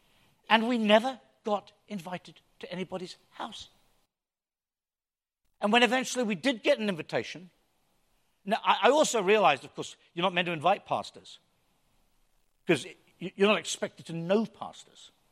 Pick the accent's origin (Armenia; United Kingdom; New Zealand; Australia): United Kingdom; England; now in United States; Celia and I came from England in 1980, admittedly it was to California, which has its own DNA.